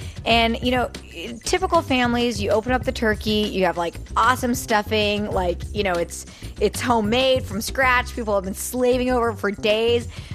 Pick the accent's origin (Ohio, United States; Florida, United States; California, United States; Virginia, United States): California, United States; now in Santa Monica, United States; I'm a resident of Santa Monica, California. I grew up in Orange County in a Persian, or some people will call it Iranian, family.